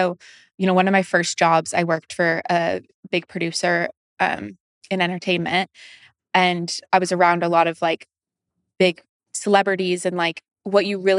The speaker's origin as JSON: {"language": "English", "region": "California", "country": "United States", "tie": "born or raised there", "moved": "as an adult", "said": "Born and raised in California."}